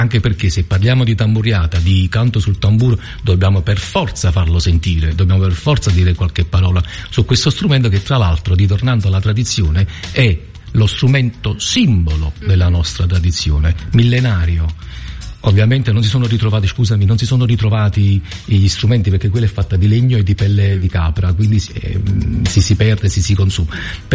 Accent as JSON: {"language": "Italian", "town": "Naples", "region": "Campania", "country": "Italy", "tie": "born there", "said": "io sono figlio del regno di Napoli e ne sono ampiamente orgoglioso. Sono nato per a Napoli e mi sento visceralmente napoletano, anzi ti devo dire, molte volte sono più napoletano io, figlio di pugliesi, che napoletano stesso"}